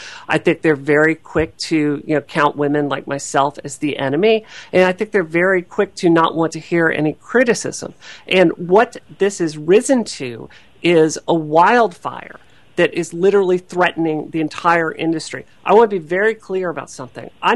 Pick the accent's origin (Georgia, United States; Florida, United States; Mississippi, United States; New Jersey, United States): Mississippi, United States; I grew up in Mississippi, which is a state that even today is really dealing with some problems with race relations